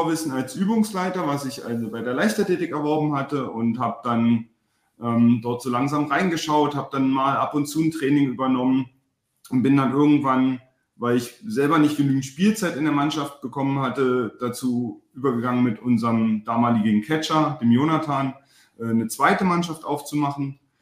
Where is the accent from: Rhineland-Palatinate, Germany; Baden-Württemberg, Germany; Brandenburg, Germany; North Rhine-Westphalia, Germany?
Brandenburg, Germany; komme ursprünglich aus Brandenburg, aus der Nähe von Berlin